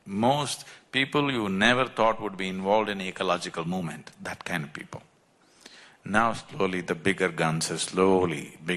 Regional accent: Karnataka, India; Then I asked them, actually I don't come from Tamil Nadu, I come from Karnataka.

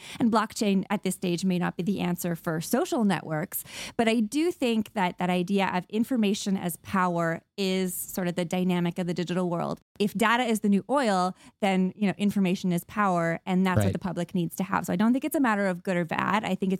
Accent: Canada; I'm speaking as a Canadian

